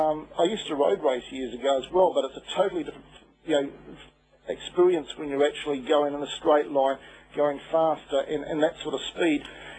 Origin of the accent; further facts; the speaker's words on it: New Zealand; As a Kiwi, I think that, you know, I'm doing it for myself, but I'm also doing it to be proud as a proud Kiwi as well.